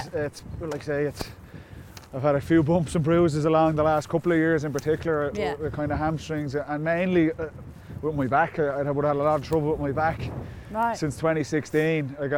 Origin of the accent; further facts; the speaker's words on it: Leinster, Ireland; So we're both from Castleknockley. Our families live around the corner from each other.